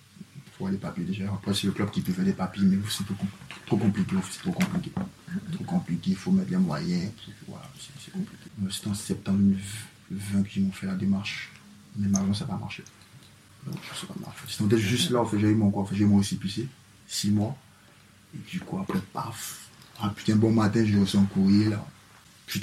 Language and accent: French; Côte d’Ivoire; moved away as an adult; now in France; Moi, j'ai 26 ans. Ouais, je suis né à Côte d'Ivoire, je suis ivoirien. Je suis venu en Bretagne en 2020, je crois.